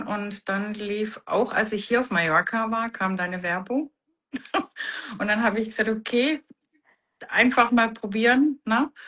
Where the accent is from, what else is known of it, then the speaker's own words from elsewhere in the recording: Baden-Württemberg, Germany; Ich komme aus dem Schwäbischen